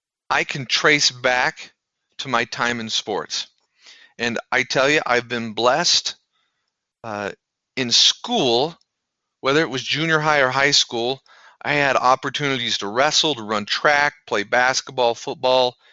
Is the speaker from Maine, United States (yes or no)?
no; Preston, Idaho, United States; I grew up in Preston, Idaho, and I know what some of you are saying.